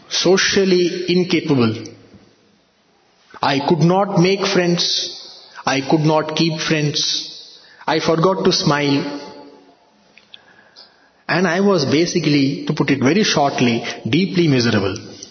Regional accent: Delhi, India; And Swami started, first used to … Because I came from Delhi.

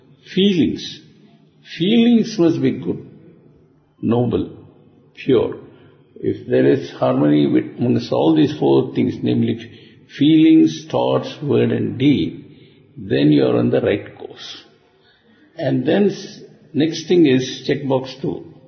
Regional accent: India; I used to travel often from Bombay to Madras, to go to my hometown and all that.

